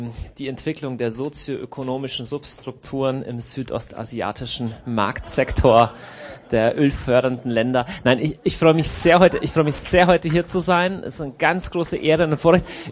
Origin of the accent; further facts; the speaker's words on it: Deggendorf, Bavaria, Germany; now in Munich, Germany; Ich komme gebürtig ursprünglich aus dem Niederbayerischen.